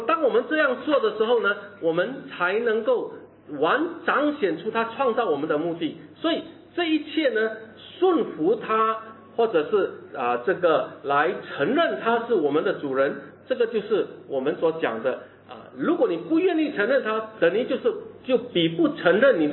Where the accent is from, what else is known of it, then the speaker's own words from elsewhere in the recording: China; 这个是违背我们中国人的孝道，对不对？